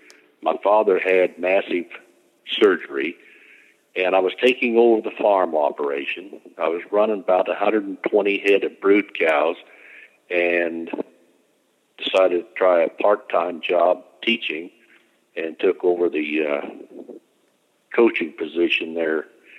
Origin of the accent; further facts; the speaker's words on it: Atwood, Kansas, United States; As I said, I grew up in Woods High School in Atwood, and Verl McClellan was my wrestling coach, and he encouraged me to come out.